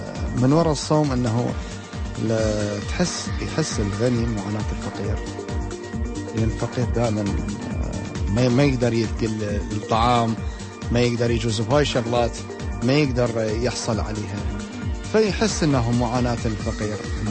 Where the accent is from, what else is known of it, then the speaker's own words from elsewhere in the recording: Baghdad, Baghdad Governorate, Iraq; moved away; والحمد لله والشكر احنا هنا كعراقيين وكأزاسي دائما لماتنا موجودة، وفطورنا دائما جماعي بالنسبة للشباب. احنا بالنسبة لنا عوائل نفس ما كنا ببغداد